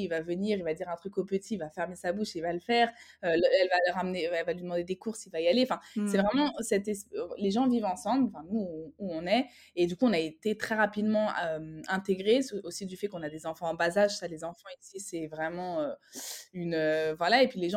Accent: France; on n'est pas venus en mode on est des Français, on vous prend de haut.

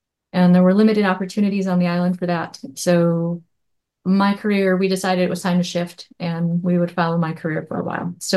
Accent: Michigan, United States; I am from Michigan, born and raised, and living here now.

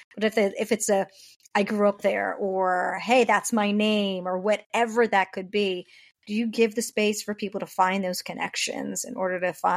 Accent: New York, United States; one of my favorite things actually is when I say I'm from New York and there's another New Yorker in the room

